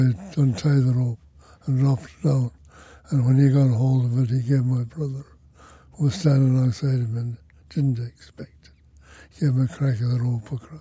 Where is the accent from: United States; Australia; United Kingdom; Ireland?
Ireland; I grew up in Ireland.